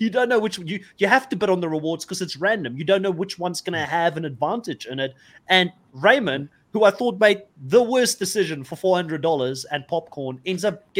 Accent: South Africa; being a South African, like, we grew up on, like, red meat and steak, you know?

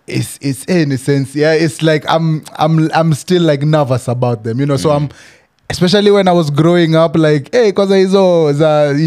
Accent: Mombasa, Mombasa County, Kenya; now in Nairobi, Kenya; I also felt the same way growing up in Mombasa and coming to Nairobi.

